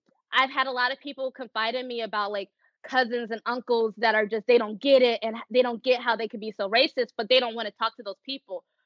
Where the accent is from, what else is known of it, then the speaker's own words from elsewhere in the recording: Decatur, Georgia, United States; I'm from Atlanta, actually Decatur, where it's greater.